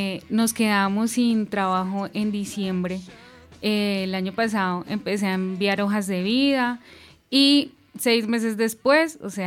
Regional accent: Garzón, Huila, Colombia; soy de Garzón Huila

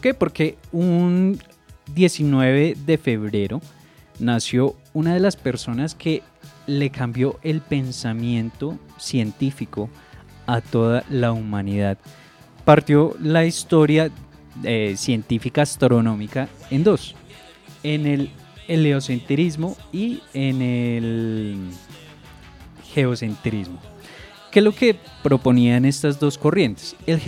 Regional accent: Colombia; Es un gran paso para nosotros como colombianos

